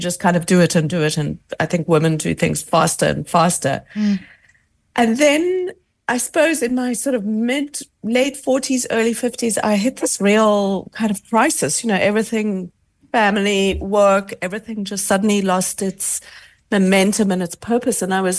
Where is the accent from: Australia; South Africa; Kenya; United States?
South Africa; I grew up in South Africa as well